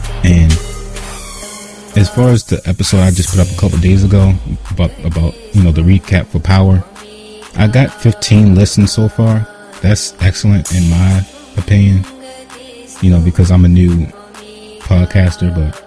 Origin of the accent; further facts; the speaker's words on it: Baltimore, Maryland, United States; 53% are listening from Baltimore, my hometown